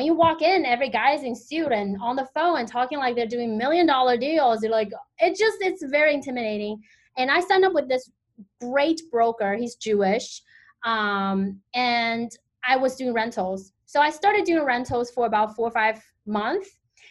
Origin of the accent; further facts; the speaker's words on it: China; English is a second language; I was born and raised in China